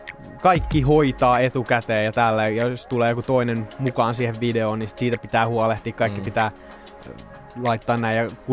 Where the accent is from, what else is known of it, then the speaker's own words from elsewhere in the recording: Järvenpää, Uusimaa, Finland; also born or lived in Helsinki; Mä oon ite Järvenpäästä kotoisin. Mä synnyin Helsingissä